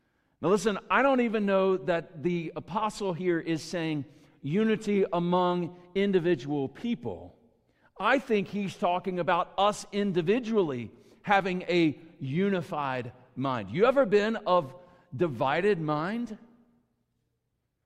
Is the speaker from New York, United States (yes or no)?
no; Briar Oaks, Texas, United States; I come from Briar Oaks, and I travel the back roads all around